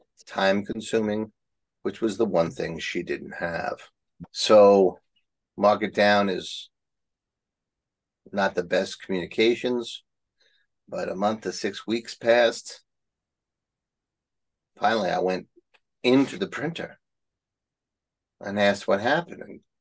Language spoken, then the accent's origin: English; Bronx, New York, United States; Hi, I'm from the Bronx.